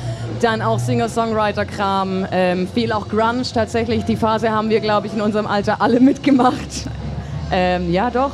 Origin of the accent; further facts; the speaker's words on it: Winnenden, Baden-Württemberg, Germany; now in Tübingen, Germany; Also ich komme eigentlich aus Winnenden, aber jetzt schon länger in Tübingen wohnhaft, quasi Wahltübingerin.